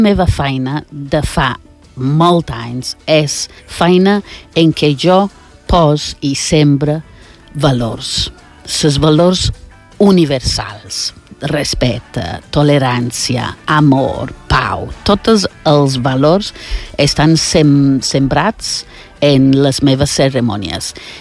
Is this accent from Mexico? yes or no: no; United Kingdom; Catalan is a second language; jo sóc britànica